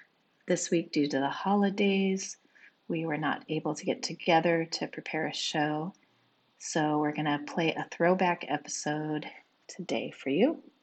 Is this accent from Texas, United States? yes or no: no; Hudson, New York, United States; I'm the director of the Hudson Area Library, and I'm from Hudson